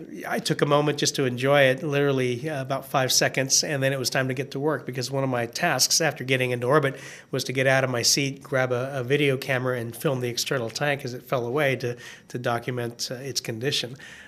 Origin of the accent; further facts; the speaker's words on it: United States; I'm an American astronaut.